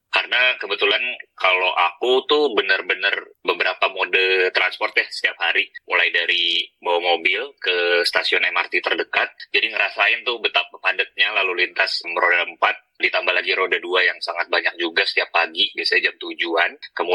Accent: Jakarta, Indonesia; sebagai orang Jakarta yang mengalami sendiri betapa padatnya

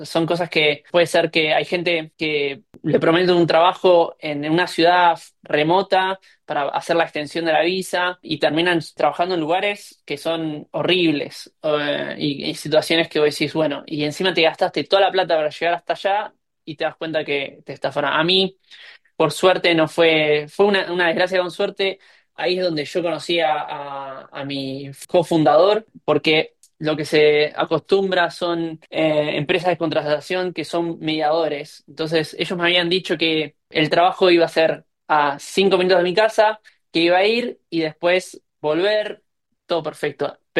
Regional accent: Argentina; moved away; no vengo de Argentina para trabajar 12 horas

